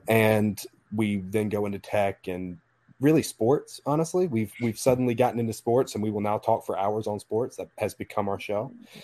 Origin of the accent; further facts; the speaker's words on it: Alabama, United States; I'm from Alabama, so we're kind of required by law.